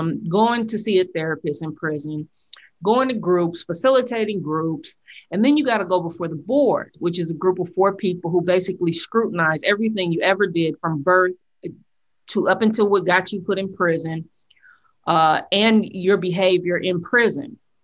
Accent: San Francisco, California, United States; I was born and raised in Hunter's Point, saw and experienced a lot of trauma when I was 13 years old.

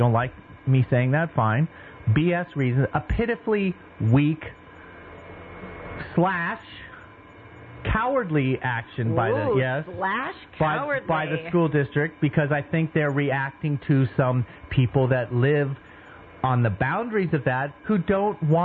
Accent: San Diego, California, United States; Now, I grew up in East County, San Diego in the 70s and 80s.

